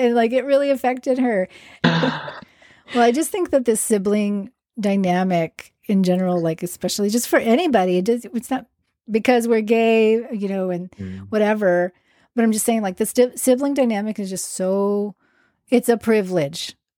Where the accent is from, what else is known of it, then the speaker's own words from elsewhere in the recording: Austin, Texas, United States; when I was younger, I'm from Austin, and it's a pretty, you know, keep Austin weird. It's ideally a good city to be gay in, right?